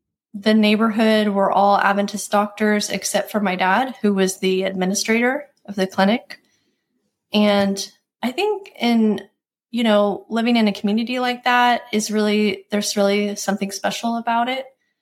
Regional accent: Singapore; born there; Before I was born, my parents left the U.S. to be missionaries. So I was born in Singapore.

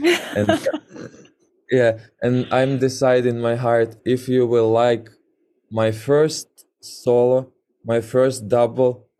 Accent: Kyiv, Ukraine; English is a second language; And war started in Ukraine. And I can't chance to return to my hometown, Kyiv.

